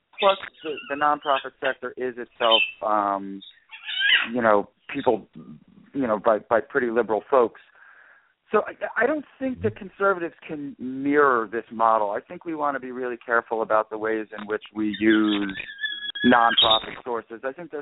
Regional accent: New York, United States; even though I'm from New York here, I don't want to tread

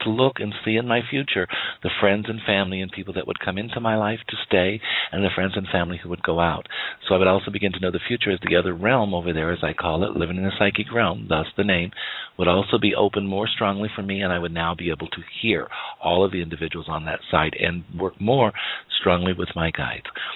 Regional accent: Wyoming, United States; At the age of 8, I was going to school, working with individuals there in my hometown of Wyoming.

